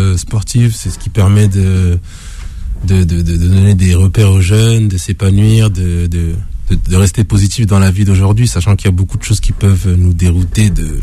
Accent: Central African Republic; j'ai préféré aller combattre pour mon pays d'origine, qui est la Centrafrique.

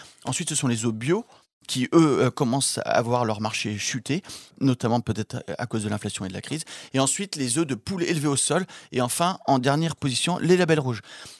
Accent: Nouvelle-Aquitaine, France; les grands bassins de production d'œufs se situent chez nous, dans le Grand Ouest

